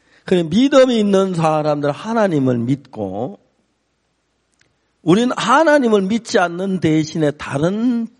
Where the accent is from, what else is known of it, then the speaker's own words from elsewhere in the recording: Seonsan, North Gyeongsang, South Korea; 우리 고향이 선산이니까 선산 땅콩이 알이 제일 충실하고 굵고 제일 맛있어.